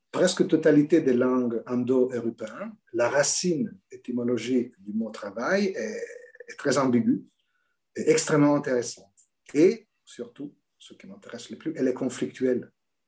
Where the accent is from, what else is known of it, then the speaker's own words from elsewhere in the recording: Italy; je viens d'Italie